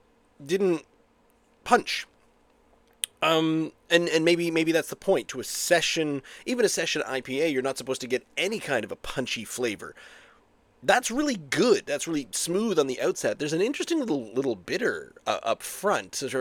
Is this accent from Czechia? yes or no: yes; Czechia; accent: Czech; English is a second language; Pardon me, I have come from the Czech Republic. As you can tell by my very Czech accent.